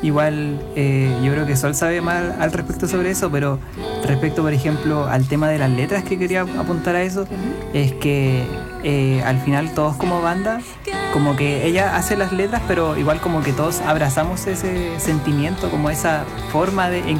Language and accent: Spanish; Villarrica, Araucanía, Chile; Sí, yo de Villarrica.